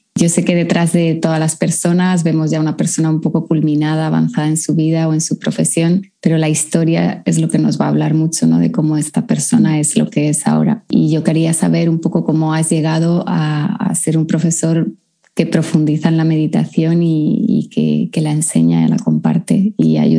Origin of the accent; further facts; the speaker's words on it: Madrid, Community of Madrid, Spain; porque yo soy de Madrid